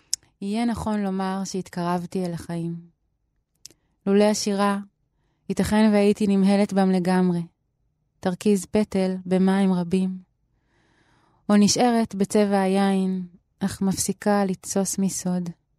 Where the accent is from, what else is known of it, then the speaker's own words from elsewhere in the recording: Lohamei HaGeta'ot, Northern District, Israel; born there; במקור אני נולדתי בקיבוץ לוחמי הגטאות.